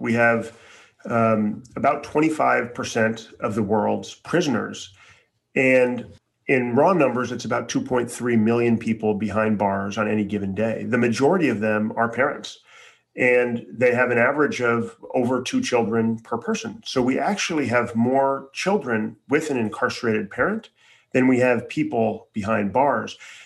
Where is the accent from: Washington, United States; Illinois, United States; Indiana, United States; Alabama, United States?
Illinois, United States; Chicago; And mind you, I grew up in Chicago for the most part.